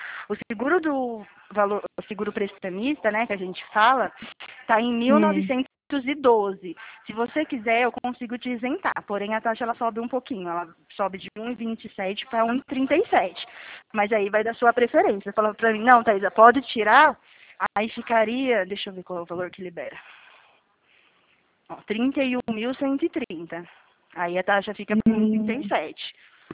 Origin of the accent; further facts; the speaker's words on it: Araras, São Paulo, Brazil; Não, eu sou daqui do interior de São Paulo, eu falo daqui de Araras.